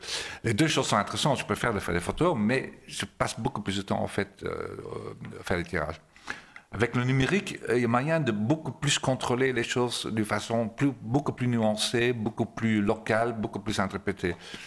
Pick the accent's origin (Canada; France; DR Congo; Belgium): Belgium; Donc, j'avais un rapport un peu compliqué avec mon pays natal, la Belgique